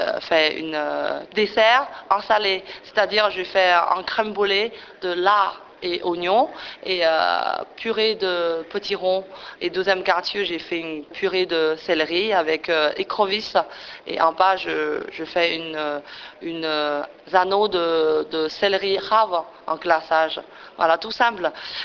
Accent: Qingdao, Shandong, China; Je viens de Qingdao, province de Shandong, tout est de Chine.

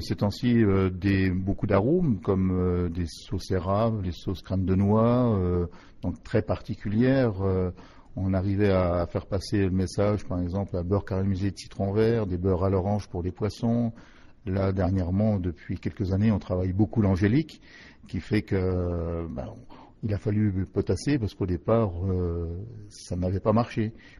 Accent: Grand Est, France; now in Bessines, France; Je suis champenois de souche et je suis rapporté depuis une dizaine d'années ici

